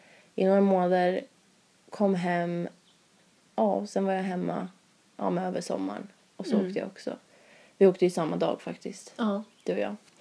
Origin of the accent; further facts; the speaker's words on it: Norrköping, Östergötland, Sweden; Jag är 20 år. Fyller 21 nu i oktober. Jag kommer ursprungligen från Norrköping. Som är en stad åt andra hållet från Stockholm för mig då. Söder om Stockholm 2 timmar.